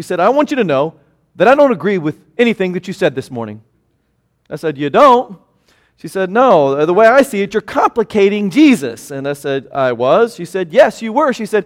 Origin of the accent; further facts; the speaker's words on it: Newton, Kansas, United States; During a recent visit to my hometown in Newton, Kansas, I picked up one of the local copies of the Newton Kansan.